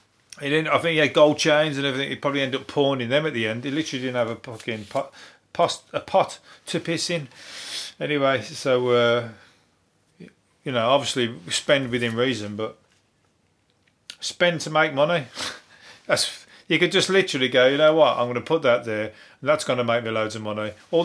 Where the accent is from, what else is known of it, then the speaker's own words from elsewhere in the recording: Birmingham, West Midlands, United Kingdom; I don't want to play the cynic, but I come from Birmingham.